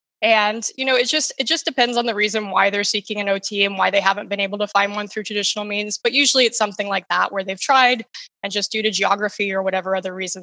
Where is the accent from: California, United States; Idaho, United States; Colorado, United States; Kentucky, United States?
Kentucky, United States; But then it's also like my home state is Kentucky.